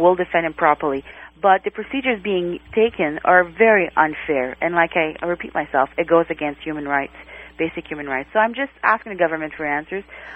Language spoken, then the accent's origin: English; Canada; Also, the thing is, I'm a Canadian, and wherever my husband goes, I'm going to go.